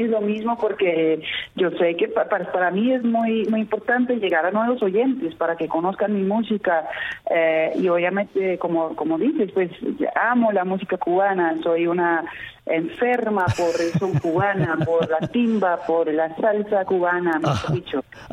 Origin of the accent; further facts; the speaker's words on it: Netherlands; now in Colombia; soy holandesa, vivo en Colombia desde hace 10 años